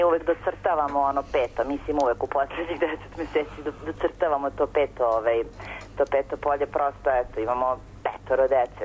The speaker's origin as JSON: {"language": "Serbian", "region": "Belgrade", "country": "Serbia", "said": "Mi smo oboje iz Beograda, fakultetski obrazovani"}